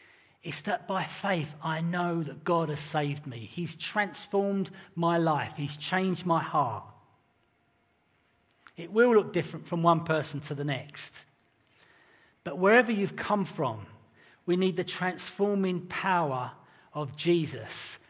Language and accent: English; England, United Kingdom; I'm English, not a surprise to you, and I display certain characteristics that indicate this.